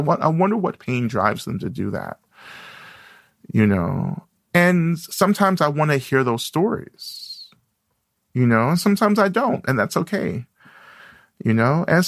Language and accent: English; Georgia, United States; I grew up in the South in North Georgia, and still a lot of Klan activity, a lot of, like, white supremacist activity, especially now in these Trump years.